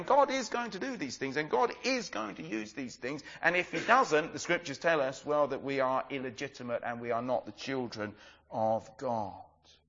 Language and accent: English; England, United Kingdom; That would just be too much for us as English people. We're not too in tune with our emotions